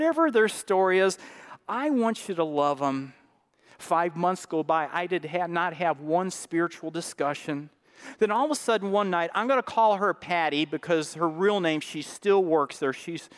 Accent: St. Louis, Missouri, United States; We grew up in St. Louis and went to the Pilliard Farm a lot and played a lot when we were cousins.

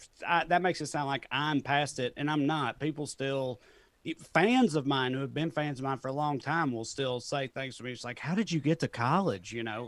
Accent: Salina, United States; moved away; my accent is like way, way dampened from when I first left my hometown. Wow. When I first left Salina, I sounded like this when I left Salina. Like, and I got made fun of in Salina for talking proper, talking like a city boy.

